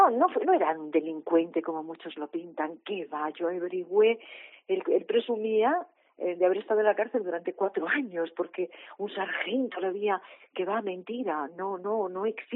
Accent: Pontecesures, Galicia, Spain; born there; una librería de Pontecesures, que es mi pueblo donde yo nací, que eso quiero recalcarlo.

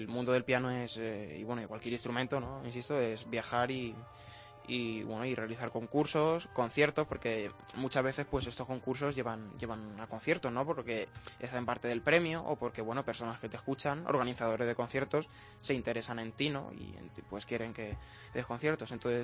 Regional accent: Albacete, Castilla-La Mancha, Spain; pianistas de Albacete, de mi ciudad, ¿no? Pues lo cual me hace estar aún más satisfecho, ¿no? Por ser en mi tierra, claro.

